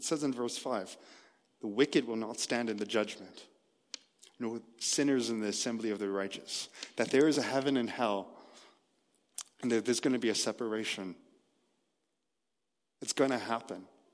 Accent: Toronto, Ontario, Canada; I'm a millennial from Toronto. The only fields I see are on my screensaver.

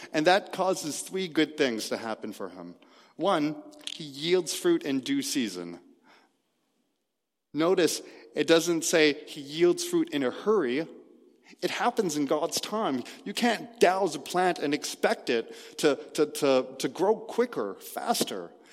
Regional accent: Toronto, Ontario, Canada; I'm a millennial from Toronto. The only fields I see are on my screensaver.

